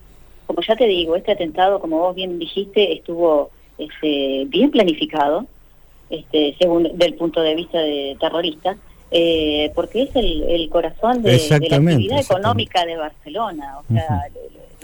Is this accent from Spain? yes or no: no; Argentina; Somos muchos los argentinos residentes acá en la ciudad